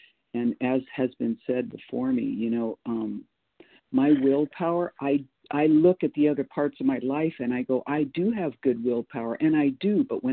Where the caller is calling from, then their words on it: Boise, Idaho, United States; Boise, Idaho. Recovered compulsive reader.